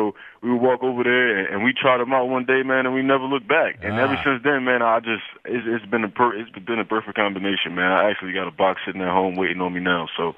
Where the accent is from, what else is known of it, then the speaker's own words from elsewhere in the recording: Philadelphia, Pennsylvania, United States; I haven't experienced that growing up in Philadelphia. Everybody in my, you know, hometown was predominantly African American, even in my school